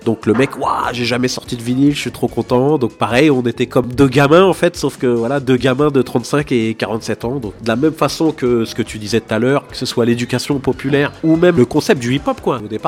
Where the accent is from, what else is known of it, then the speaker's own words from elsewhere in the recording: Gennevilliers, Île-de-France, France; now in Rennes, France; 47 ans, donc pas de la première génération, mais la deuxième, troisième. J'habite à Rennes, je viens de Gennevilliers